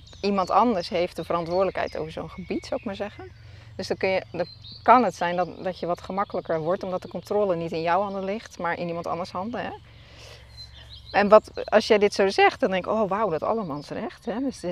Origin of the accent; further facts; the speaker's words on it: Netherlands; Ik geloof dat wij als Nederlanders wel meekrijgen.